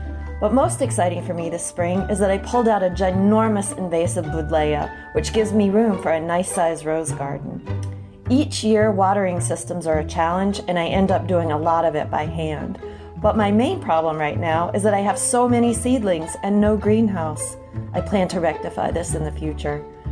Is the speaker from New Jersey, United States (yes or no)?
yes; Westfield, New Jersey, United States; from Westfield, New Jersey, USA.